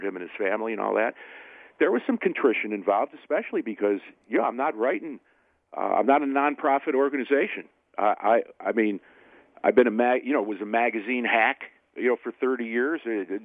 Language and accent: English; Cleveland, Ohio, United States; We go to a diner in East Newark, and the server says, finds out we're from Cleveland and says, you know, I feel sorry for you.